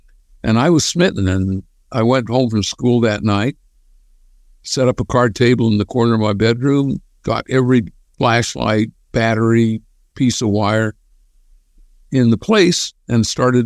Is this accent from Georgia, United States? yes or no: no; Utah, United States; from Utah.